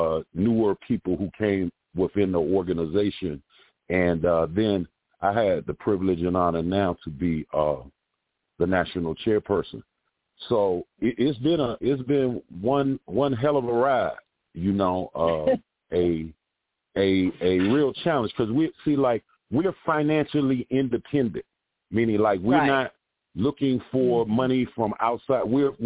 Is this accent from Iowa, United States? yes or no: no; Washington, District of Columbia, United States; See, I'm born and raised in Washington, D.C., right?